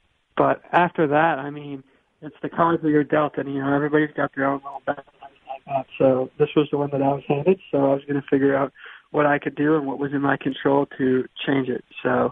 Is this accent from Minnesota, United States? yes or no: yes; Minnesota, United States; he was someone that I looked up to as a kid growing up in Minnesota, watching the Gophers and watching him play.